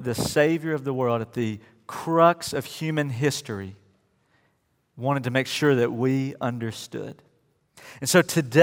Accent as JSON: {"language": "English", "region": "West Virginia", "country": "United States", "tie": "born there", "said": "My dad is from West Virginia. I was born in West Virginia. Really, all of my family is from West Virginia."}